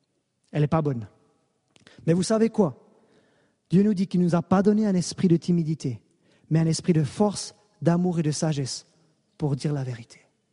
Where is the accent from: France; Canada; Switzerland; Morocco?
Switzerland; Et il voulait savoir, vu que je suis suisse, est-ce que c'est vraiment un vrai document?